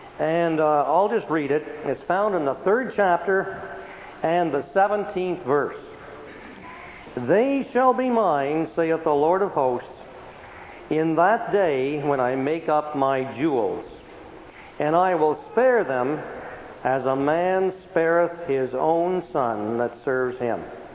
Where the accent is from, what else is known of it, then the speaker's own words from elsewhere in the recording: Nova Scotia, Canada; But you know, I come from Nova Scotia. I don't think there's very many people here from Nova Scotia.